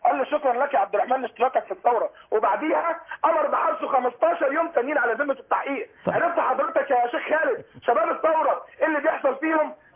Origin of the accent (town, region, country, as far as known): Egypt